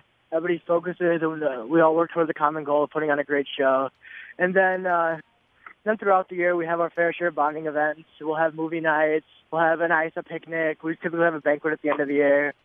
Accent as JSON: {"language": "English", "region": "Gujarat", "country": "India", "said": "Even though I am from Gujarat"}